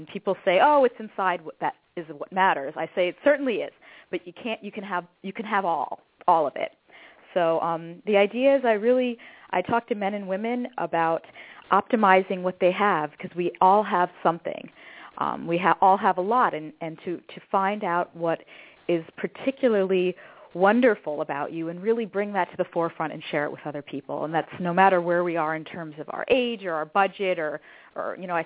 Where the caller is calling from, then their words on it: Los Angeles, California, United States; Okay, well, I am calling from Los Angeles, which is kind of the image capital of the, one of the image capitals of our nation